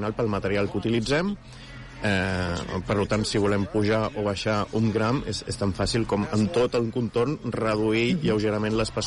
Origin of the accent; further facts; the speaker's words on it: Catalonia, Spain; No, jo sóc del Baix Llobregat